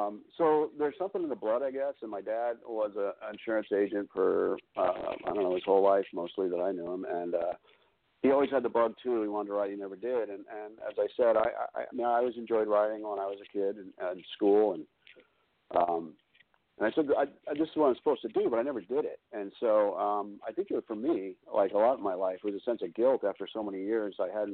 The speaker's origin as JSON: {"language": "English", "town": "San Diego", "region": "California", "country": "United States", "said": "I'm from San Diego, and my first book takes place in La Jolla."}